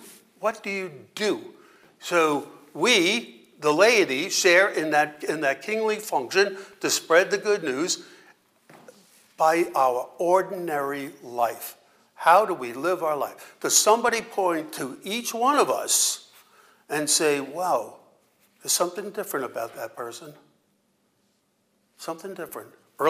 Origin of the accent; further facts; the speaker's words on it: New York, United States; because I'm from New York, some people tell me I speak too fast, right?